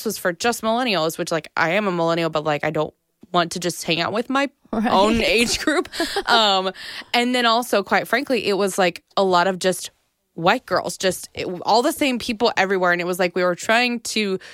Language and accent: English; McKinney, Texas, United States; also born or lived in Arkansas; So I grew up in McKinney, actually. And then I went to a small school in Arkansas.